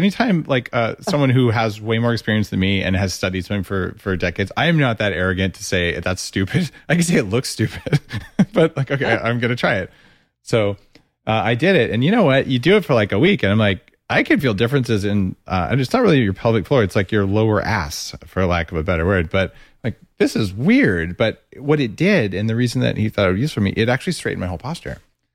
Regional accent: United States; Yeah, no, I'm American.

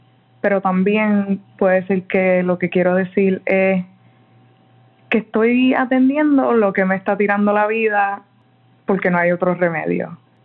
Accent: San Juan, Puerto Rico; Soy de San Juan.

